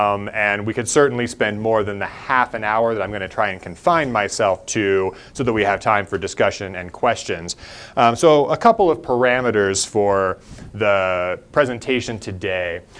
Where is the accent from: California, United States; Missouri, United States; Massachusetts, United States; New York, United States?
Missouri, United States; accent: Missouri; No, I grew up in Missouri and had my Missouri accent trained out of me in 4 years of speech and debate in high school. And haven't picked up the Southern accent yet.